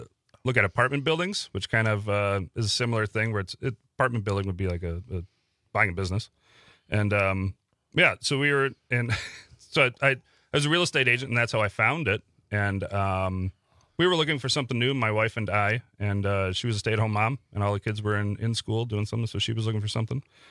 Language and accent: English; Bellevue, Washington, United States; born or raised there